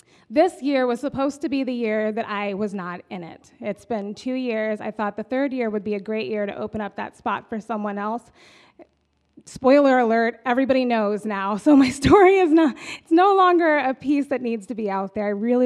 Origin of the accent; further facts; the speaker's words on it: El Paso, Texas, United States; now in Michigan, United States; I'm actually not a Michigan native. I am from Texas, El Paso, Texas, to be exact, which is underneath the Franklin Mountains and about 15 minutes from Juarez, Mexico.